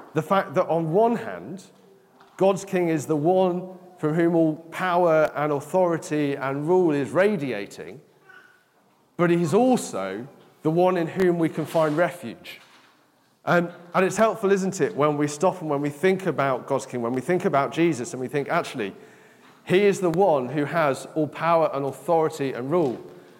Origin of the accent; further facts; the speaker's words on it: United Kingdom; I like being a Brit.